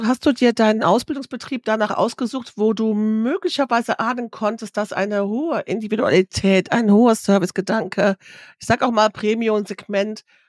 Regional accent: Rhineland, Germany; Du merkst, ich bin Rheinländerin.

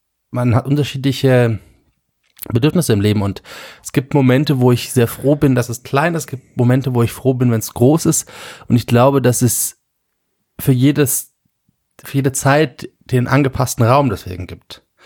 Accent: Germany; ich bin Deutscher

